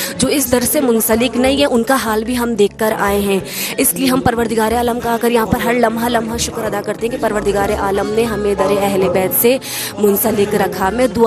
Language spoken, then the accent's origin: Urdu; Hyderabad, Sindh, Pakistan; میرا تعلق حیدرآباد شہر سے ہے.